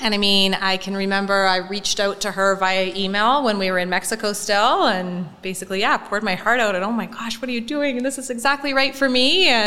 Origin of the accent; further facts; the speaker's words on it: Vancouver, British Columbia, Canada; I mean, we're both from Vancouver.